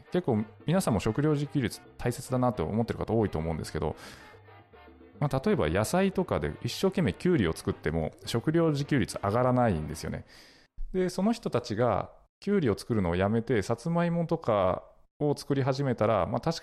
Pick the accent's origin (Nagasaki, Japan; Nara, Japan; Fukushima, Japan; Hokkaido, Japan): Nagasaki, Japan; 私の出身がですね、長崎県の島原半島というところなんですけど、ここではですね、さつまいもを使った郷土料理、六兵衛という料理があります。